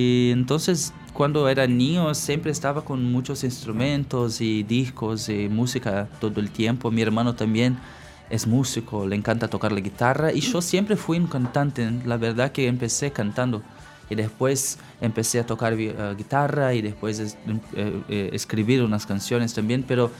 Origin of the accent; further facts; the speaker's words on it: Rio Grande do Sul, Brazil; Es una cosa muy interesante porque mi cultura es una cosa un poco híbrida. Nosotros tenemos una relación muy próxima con Uruguay, con Argentina